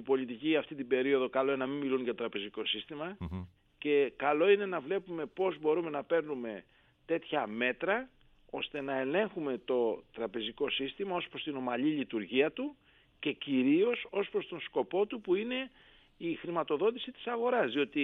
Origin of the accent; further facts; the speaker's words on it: Piraeus, Attica, Greece; Στην Πειραιά, εκεί που μεγάλωσα και κατοικώ εγώ και η οικογένειά μου.